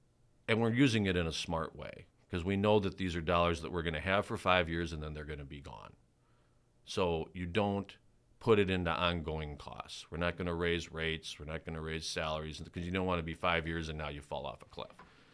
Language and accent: English; Armour, South Dakota, United States; I grew up in Armour. I was born in Douglas County Memorial Hospital, which at one time was the smallest hospital in the state.